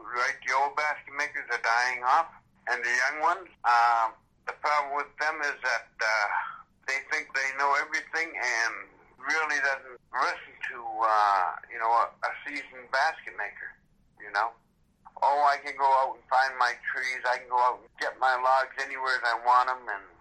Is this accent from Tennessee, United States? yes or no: no; Houlton, Maine, United States; I'm from Houlton, Maine.